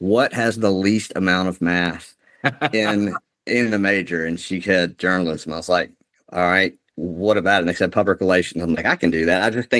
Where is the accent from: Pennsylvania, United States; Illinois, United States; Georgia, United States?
Georgia, United States; Rome; I grew up in Rome, Georgia, and I went to the University of Georgia. So, like, it's a pretty big deal down there.